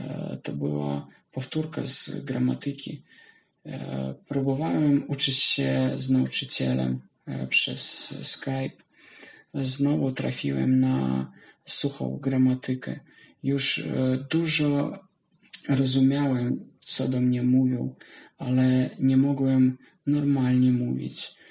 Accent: Belarus; Polish is a second language; now in Poland; Jestem z Białorusi. Mieszkam w Polsce ponad 6 lat. Zacząłem uczyć się języka polskiego w 2017 roku, kiedy przyjechałem pierwszy raz do pracy do Polski.

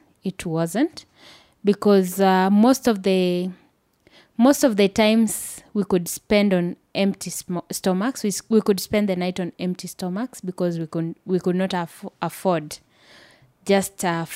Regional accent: Nairobi, Kenya; I wasn't born in Kibera, but I was raised in Kibera. So I can say I've lived the longer part of my life. I've been to Kibera. I've lived in Kibera.

